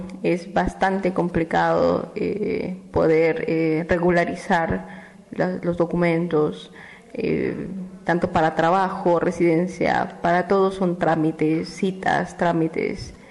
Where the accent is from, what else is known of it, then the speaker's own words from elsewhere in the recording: Peru; moved away; Soy de Perú. Y vine para buscar un mejor futuro.